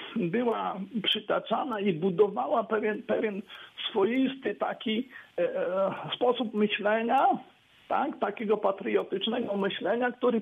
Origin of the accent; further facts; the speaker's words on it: Łomża, Podlaskie Voivodeship, Poland; born there; ja urodziłem się w Łomży